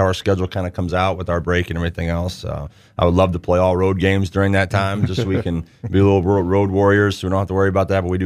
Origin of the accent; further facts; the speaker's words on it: Peoria, Illinois, United States; also born or lived in North Carolina, United States; I'm originally from Peoria, so I know a lot of coaches, but coming from North Carolina, I was there for 4 years.